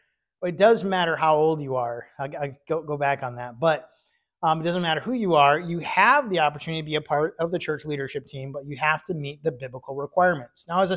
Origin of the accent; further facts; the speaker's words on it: Michigan, United States; When I was growing up in Michigan, we had a very large church. It was kind of the only Baptist church in the area.